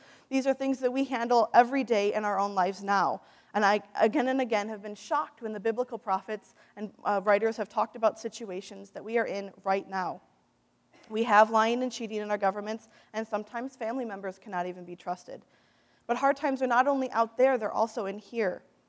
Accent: Midwest, United States; accent: Midwestern; My Midwestern accent sometimes messes that up.

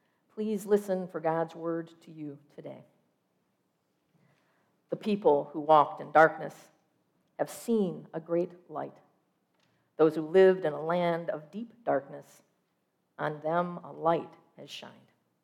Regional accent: Michigan, United States; I moved from California back to the town where Steve and I grew up here in Michigan.

